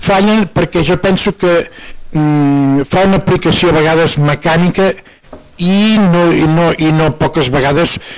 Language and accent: Catalan; Catalonia, Spain; soc de les Garrigues